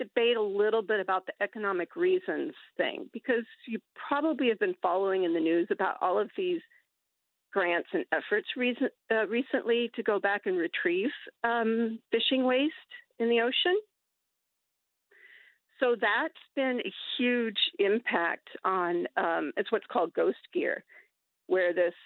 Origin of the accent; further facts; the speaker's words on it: Newfoundland and Labrador, Canada; since growing up in Newfoundland and Labrador, so many of us don't fish anymore.